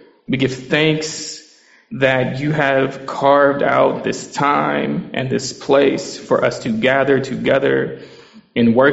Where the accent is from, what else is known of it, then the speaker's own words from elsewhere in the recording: Detroit, Michigan, United States; I'm from Detroit, Michigan, at a church called Cornerstone Church Detroit